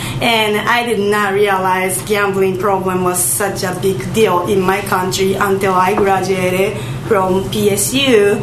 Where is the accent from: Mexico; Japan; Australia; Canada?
Japan; I'm from Japan. And, you know, in Asian countries, there is so much belief in superstition